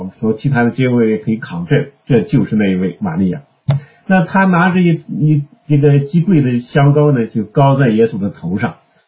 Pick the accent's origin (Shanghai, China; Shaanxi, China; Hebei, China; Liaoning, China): Shaanxi, China; 尤其是我们陕西那么多的这个古墓，那都是活着的时候为自己修的。